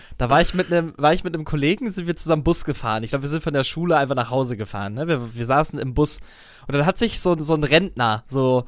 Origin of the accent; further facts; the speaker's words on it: Wolfsburg, Lower Saxony, Germany; weil ich komme ja aus Wolfsburg